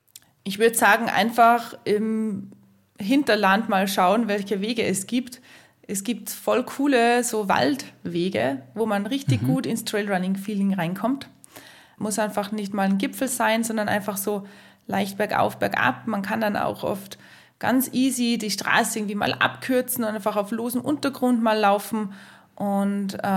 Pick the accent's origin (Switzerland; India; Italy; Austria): Austria; Salzburg; Und ansonsten liebe ich auch das Tennengebirge. Das ist so meine Heimatberge, wo ich aufgewachsen bin.